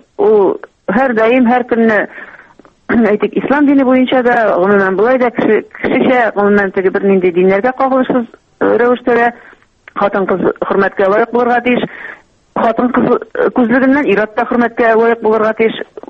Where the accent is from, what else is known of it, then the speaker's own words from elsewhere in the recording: Bashkortostan, Russia; менә минем туган авылым Башкортстанда бит инде